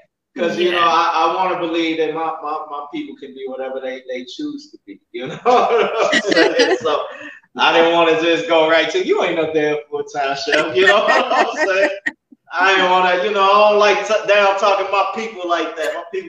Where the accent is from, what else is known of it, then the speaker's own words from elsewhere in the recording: Chicago, Illinois, United States; now in St. Louis, United States; See, I'm from Chicago. I was born and raised in Chicago.